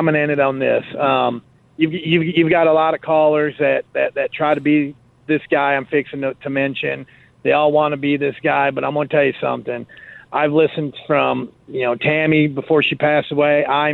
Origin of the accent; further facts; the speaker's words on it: Michigan, United States; moved away; I moved down here from Michigan, and I started listening to you about 20-some years ago. And I got to admit, you kind of got on my nerves a little bit, but I'm a Michigan guy, Wolverine